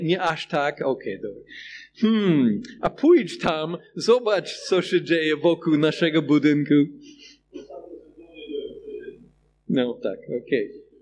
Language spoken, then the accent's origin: Polish; United States; Polish is a second language; now in Poland; Właśnie w Stanach Zjednoczonych, skąd pochodzę, zawsze było widać